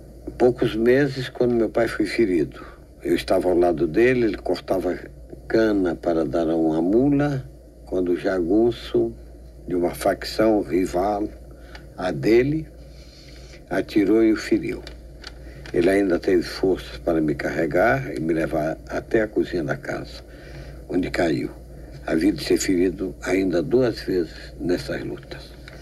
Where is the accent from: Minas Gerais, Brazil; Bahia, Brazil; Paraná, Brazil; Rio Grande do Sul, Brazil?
Bahia, Brazil; Ilhéus; also born or lived in Itabuna; Nasci numa fazenda de cacau, no Distrito Ferradas, no município de Itabuna, no sul do estado da Bahia, na região chamada Grapiúna, ou seja, na região do plantio do cacau.